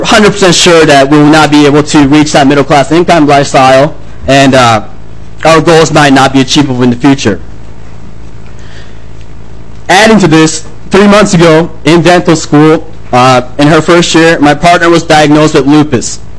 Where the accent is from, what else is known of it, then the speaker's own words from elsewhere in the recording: Japan; born there; English is a second language; completed their PhDs in Japan, and I was born in Japan. I speak three languages. I speak Japanese, I speak Sinhalese, and English is my last language.